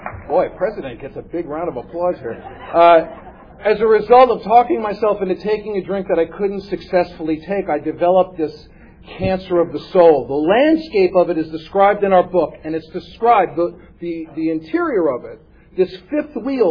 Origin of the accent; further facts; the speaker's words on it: New York City, New York, United States; I grew up in the Bronx in New York City.